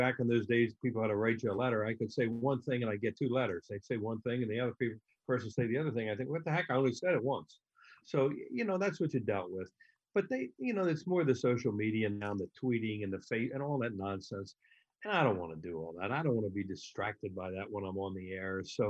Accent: Newtown Square, Pennsylvania, United States; also born or lived in Yeadon; Newtown Square in Delaware County. I was born in Yaden, and we moved to Newtown Square in 1952 when I was seven, and went to Marple Newtown High School in Newtown Square

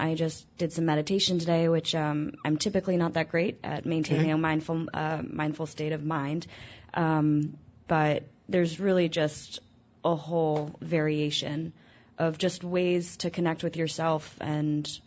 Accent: New York, United States; I'm actually from New York, so I traveled long and far to get help.

